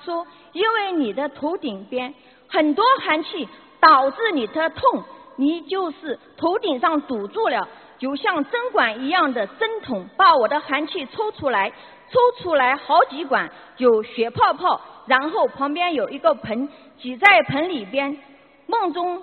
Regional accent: China; 我很骄傲，我是个中国人

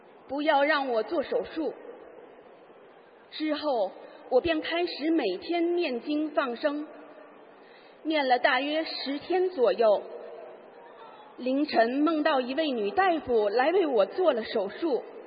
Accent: Tianjin, China; 大家好，我是来自天津的佛友

